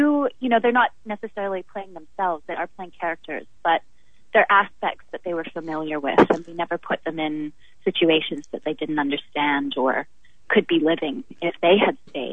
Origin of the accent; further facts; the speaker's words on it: Toronto, Ontario, Canada; But yes, I am from Toronto